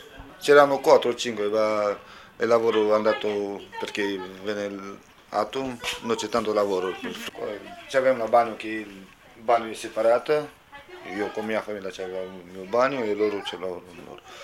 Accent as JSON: {"language": "Italian", "country": "Romania", "said": "Sono marrone di razza. Io non voglio dire che sono un'altra nazionalità. Sono romeno, rom, zingaro"}